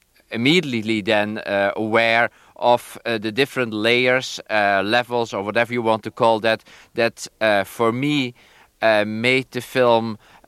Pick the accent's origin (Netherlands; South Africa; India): Netherlands; I grew up, when I was a child, I grew up in Holland, and we were occupied by the Germans at that time.